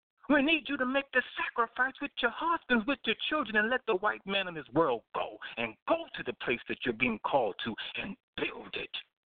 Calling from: Indiana, United States; I'm calling from Indiana.

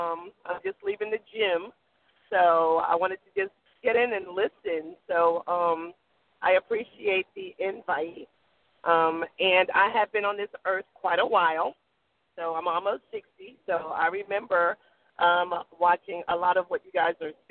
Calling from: North Carolina, United States; I'm calling from North Carolina.

